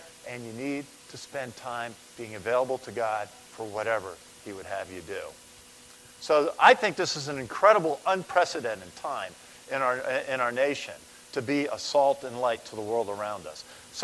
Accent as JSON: {"language": "English", "region": "New York", "country": "United States", "said": "I'm from New York. That would be an even bigger stretch."}